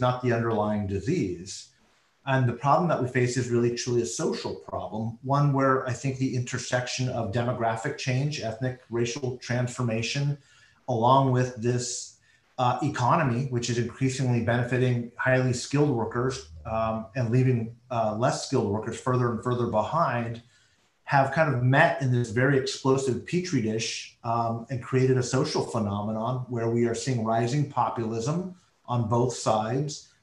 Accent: United States; Well, I'm horrified first and foremost as an American.

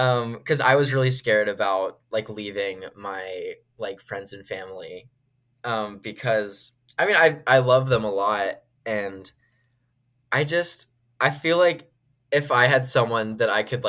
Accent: Washington, District of Columbia, United States; I was just recently in Washington, D.C., which is my hometown

